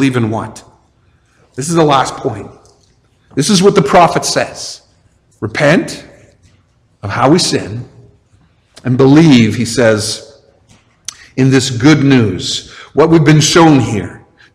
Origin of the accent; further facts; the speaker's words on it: St. Catharines, Ontario, Canada; So I grew up in St. Catharines, and most weekends, if we wanted to go, we went to Niagara Falls